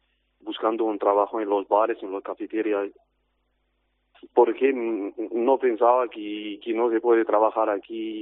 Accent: Algeria; Spanish is a second language; moved away as an adult; now in Murcia, Spain; tengo 36 años, soy argelino y bueno, llevo aquí en España casi un año y medio y casi un año en Murcia.

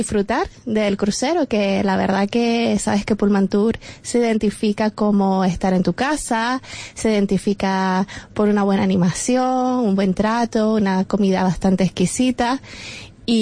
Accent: Canary Islands, Spain; nosotros como canarios nos encanta irnos de escapada a las islas y siempre lo hemos hecho.

